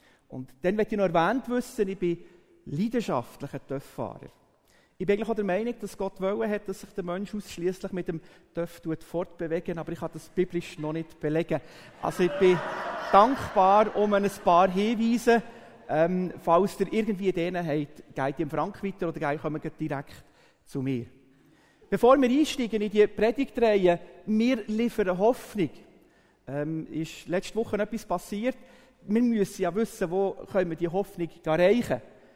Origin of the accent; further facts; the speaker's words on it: Bern, Switzerland; Ich bin Berner. Das gehört man, glaube ich, oder?